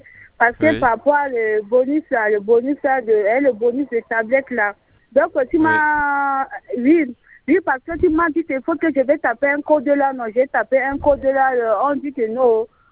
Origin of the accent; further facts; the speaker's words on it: Central African Republic; tu sais que moi je suis centrafricaine